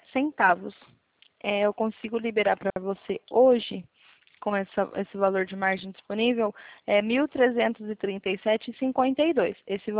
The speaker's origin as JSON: {"language": "Portuguese", "region": "São Paulo", "country": "Brazil", "said": "Eu sou aqui de São Paulo"}